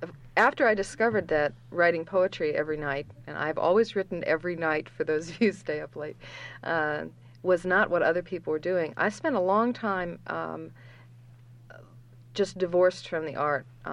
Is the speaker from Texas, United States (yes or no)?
no; Anchorage, Alaska, United States; I grew up in Anchorage, and there were some poets who taught in the high schools.